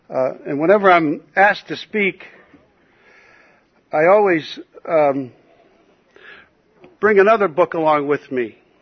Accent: Connecticut, United States; born there; But I was born in Connecticut, and I was born in Connecticut in 1944, and I grew up in an Irish family.

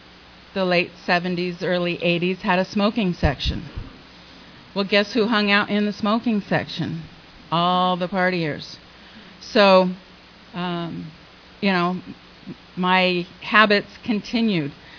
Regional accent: Solana Beach, California, United States; I grew up in Solana Beach, Del Mar area, wealthy area.

